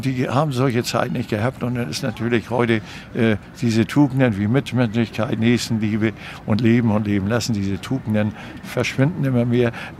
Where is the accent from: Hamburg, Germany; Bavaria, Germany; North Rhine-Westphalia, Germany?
Hamburg, Germany; Und ich bin waschechter Hamburger in der dritten Generation.